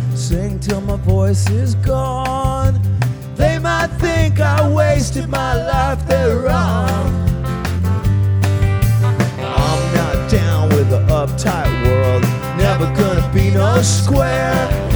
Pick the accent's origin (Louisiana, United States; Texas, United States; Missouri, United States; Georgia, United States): Texas, United States; Dallas; And I am yours truly from Dallas, Texas